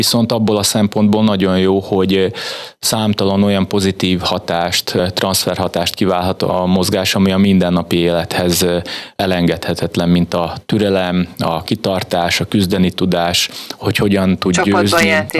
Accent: Sombor, Vojvodina, Serbia; born there; Zomborban születtem, a vajdasági Zomborban.

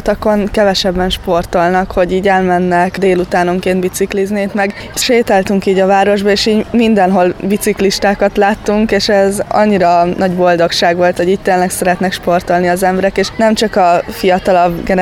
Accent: Piliscsaba, Pest, Hungary; Én Pilis Csabáról származom, Budapest és Esztergom között van, körülbelül fél úton.

